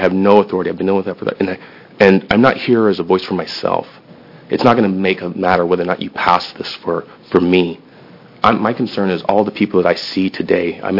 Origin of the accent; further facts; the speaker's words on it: Beaverton, Oregon, United States; I'm from Beaverton. I'm a father of a divorce with two kids.